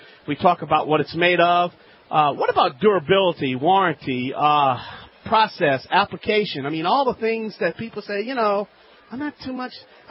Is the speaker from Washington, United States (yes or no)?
no; Louisiana, United States; from the Bayou Lands